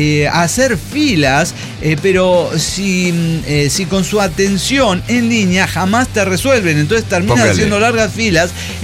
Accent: Izúcar de Matamoros, Puebla, Mexico; pero yo soy de Izúcar de Matamoros, Puebla. Y si lo buscan en el Maps, sí aparece mi ranchito.

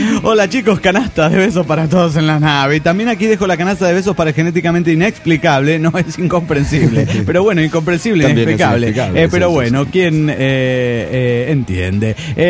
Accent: Córdoba, Argentina; de Córdoba, Argentina.

